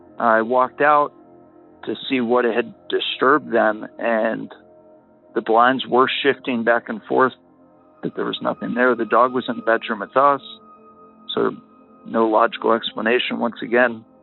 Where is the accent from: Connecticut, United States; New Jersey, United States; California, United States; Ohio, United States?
Ohio, United States; I am from Ohio.